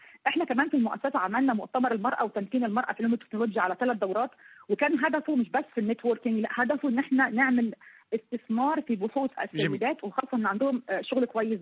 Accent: Egypt; الوقت حاليا عندنا في مصر مثلا لما حصلت الفترة اللي فاتت دي

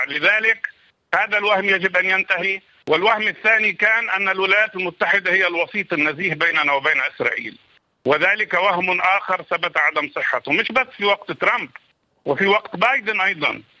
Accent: Palestine; ولذلك أنا بقول فلسطينيين، نعم، ما هو مطلوب منا أمرين

